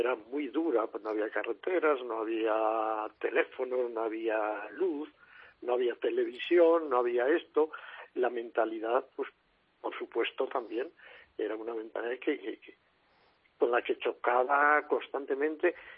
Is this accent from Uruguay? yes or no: no; Castile and León, Spain; aquí en mi tierra del norte de Palencia, donde con otro compañero atendemos 40 pueblos, el centro es Cervera de Pisuerga